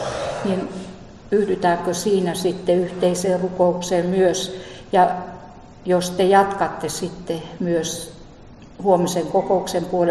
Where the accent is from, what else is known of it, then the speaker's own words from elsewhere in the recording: Kälviä, Central Ostrobothnia, Finland; mä aina käläviäläiseksi itteni tunneen. Ja kun Kuntaliitos tuli, niin musta tuli taas käläviäläinen. Että kyllä mä niin juuriltani on täältä, että sydän on täällä. Vaikka tuo kaupunki onkin mun kotipaikka ollut.